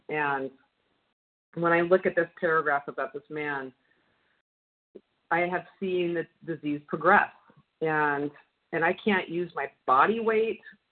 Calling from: Long Beach, California, United States; I'm from Long Beach, California, and I'm a compulsive overeater.

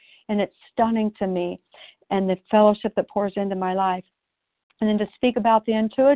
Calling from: Oregon, United States

